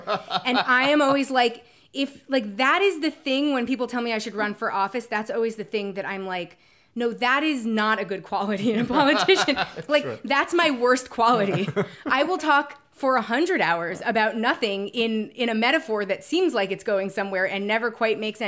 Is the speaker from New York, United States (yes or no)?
yes; New York City, New York, United States; And listen, I am from New York City. I've been stuck in many elevators.